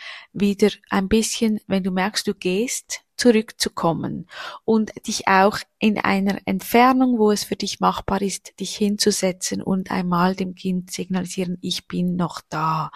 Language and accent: German; Switzerland; bei uns in der Schweiz sagt man Türen schlätzen